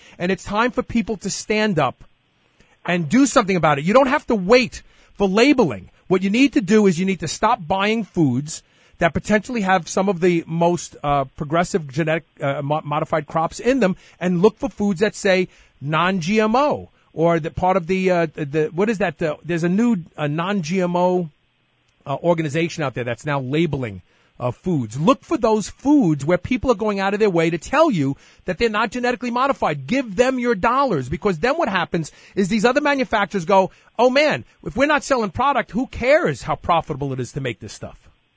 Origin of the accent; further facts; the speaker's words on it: Brooklyn, New York, United States; You know, when I grew up in Brooklyn